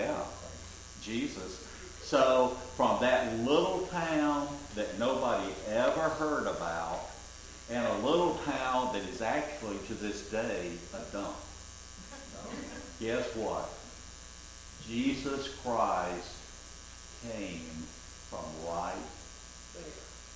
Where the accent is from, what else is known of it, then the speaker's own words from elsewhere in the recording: Fort Valley, Georgia, United States; That bus was made in my hometown, Fort Valley, Georgia, that nobody has ever heard of.